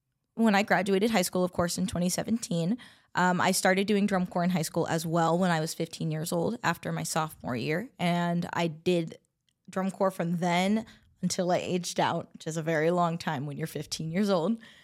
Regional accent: Houston, Texas, United States; I am originally from the Houston area, born and raised, went to school in Missouri City, Texas, graduated in 2017

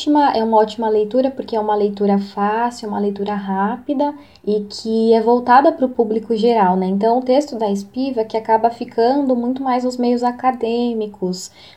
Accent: São Paulo, Brazil; born there; mulher negra, eu faço parte da comunidade LGBT, eu sou autista, eu nasci na Grande São Paulo e moro atualmente em São Paulo também

